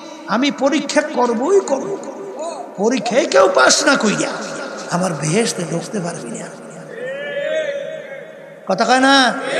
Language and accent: Bangla; Barisal Division, Bangladesh; আমরা বরিশালের